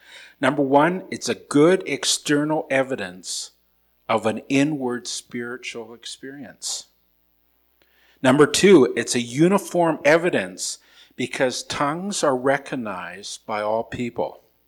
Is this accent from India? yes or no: no; Armstrong, British Columbia, Canada; I grew up in Armstrong, B.C., okay? And my family still lives there.